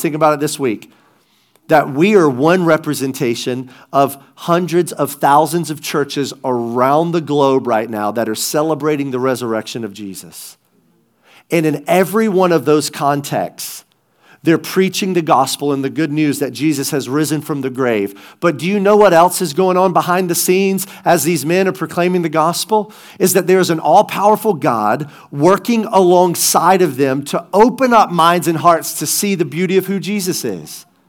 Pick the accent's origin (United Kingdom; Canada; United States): United States; the South; now in Pittsburgh, United States; We didn't grow up watching the NFL. We're from the South, man. We grew up watching ACC college football.